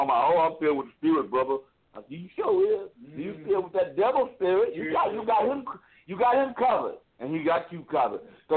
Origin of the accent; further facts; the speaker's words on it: Detroit, Michigan, United States; We were having a prayer at the church in my hometown in Detroit.